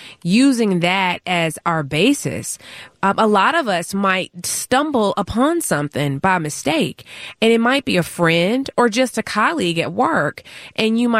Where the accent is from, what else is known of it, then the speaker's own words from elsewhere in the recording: North Carolina, United States; I'm originally from North Carolina.